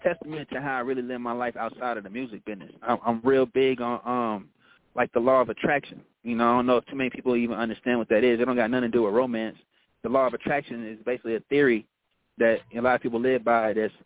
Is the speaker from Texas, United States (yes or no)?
yes; Killeen, Texas, United States; And that's in Austin, Texas every year. 45 minutes away from my hometown of Killeen.